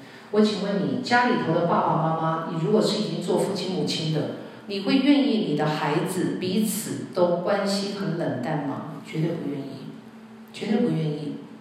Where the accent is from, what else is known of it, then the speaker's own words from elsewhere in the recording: China; 1岁多，要是我们中国人觉得那个太小了，不可能嘛。